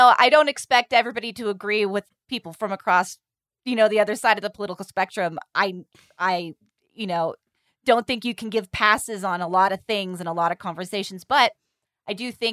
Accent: California, United States; I'm from California, just so you know.

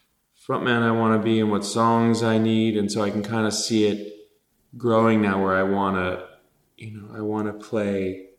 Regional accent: Tarzana, California, United States; I was born in Van Nuys and grew up in Tarzana.

